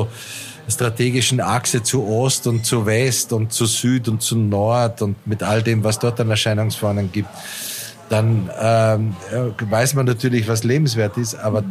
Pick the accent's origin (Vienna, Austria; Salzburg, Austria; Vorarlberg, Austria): Salzburg, Austria; now in Wuppertal, Germany; neben meiner Heimatstadt in Salzburg, wo ich aufgewachsen bin, am zweitlängsten gewohnt habe, also jetzt über 20 Jahre fast.